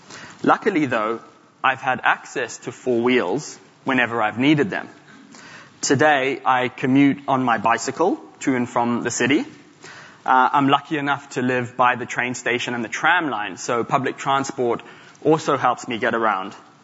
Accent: Zimbabwe; But growing up in Zimbabwe, it was never stolen outright

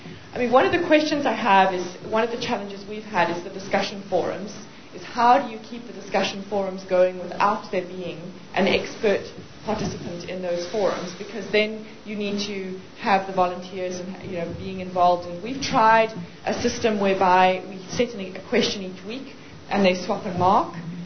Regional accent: South Africa; I'm from South Africa.

